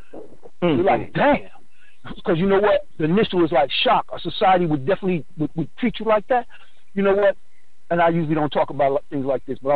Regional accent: Brooklyn, New York, United States; I was raised in Brooklyn, so I always knew what Jews were about.

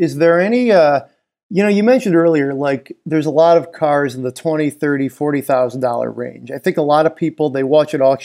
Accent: Michigan, United States; like, Broncos were not a rare item for me growing up in Michigan, you know

